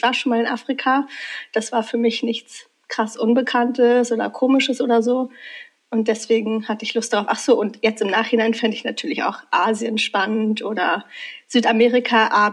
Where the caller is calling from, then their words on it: Königswinter, North Rhine-Westphalia, Germany; bin aus Königswinter bei Bonn zugeschaltet